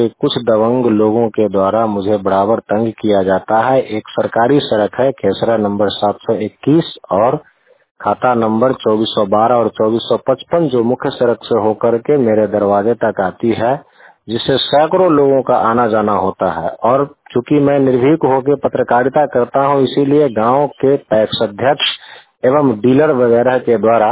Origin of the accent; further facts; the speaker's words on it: Kursaha, Bihar, India; मैं ग्राम पोस्ट कुर्साहा थाना मोहद्दी नगर जिला समस्तीपुर का निवासी हूँ।